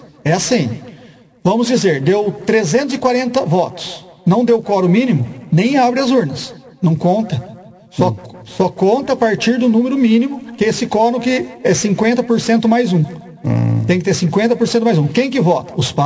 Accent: Santa Maria, Brazil; como eu sou de Santa Maria, eu moro em Santa Maria

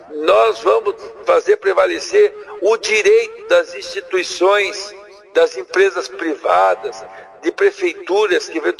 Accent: Londrina, Paraná, Brazil; eu morava, obviamente, como londrinense, morava em Londrina

